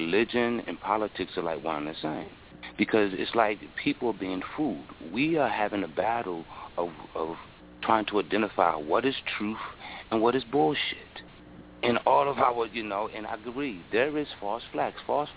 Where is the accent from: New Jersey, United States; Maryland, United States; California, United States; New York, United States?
Maryland, United States; Baltimore; And I come from Baltimore, and unfortunately, we had police shootings.